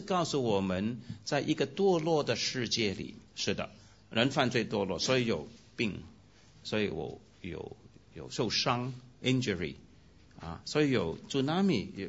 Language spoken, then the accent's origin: Chinese; Hong Kong; 我从小唱这些诗歌的我们香港呢是喝这种奶水长大的